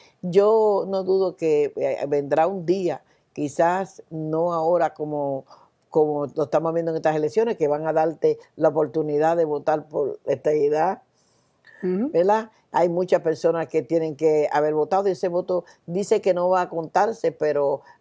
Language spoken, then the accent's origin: Spanish; Dominican Republic; Yo como dominicana, que vengo de una isla que es sumamente grande